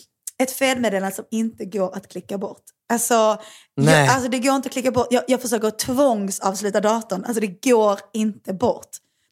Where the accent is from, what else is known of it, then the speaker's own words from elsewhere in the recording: Åhus, Skåne, Sweden; det känns jättekul att du är i mina hemtrakter.